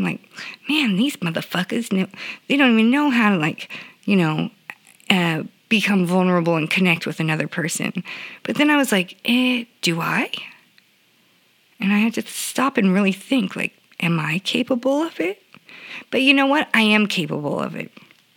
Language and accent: English; California, United States; I'm from Orange County, bruh. I think we invented the pun